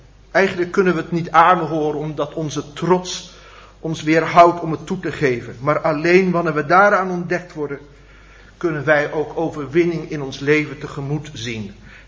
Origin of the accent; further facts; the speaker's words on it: Drenthe, Netherlands; Kan ik het helpen? Ik kom uit Drenthe.